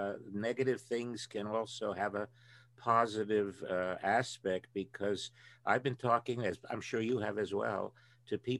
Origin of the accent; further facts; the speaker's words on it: Bronx, New York, United States; born there; He was born in the Bronx, and that's one of the things we have in common. I was born in the Bronx.